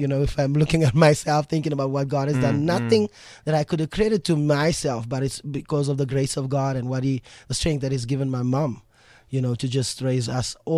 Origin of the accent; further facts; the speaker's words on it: Eldorado Park, Gauteng, South Africa; also born or lived in Kliptown; Okay, for me, I mean, Eldorado Park, you know, it's renowned for gangsterism, renowned for, you know, drug abuse and all of those kind of things happening there.